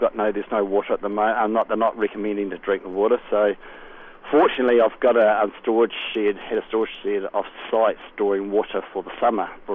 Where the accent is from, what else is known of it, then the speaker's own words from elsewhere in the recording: Christchurch, Canterbury, New Zealand; I'm from Canterbury, I'm from Christchurch, my wife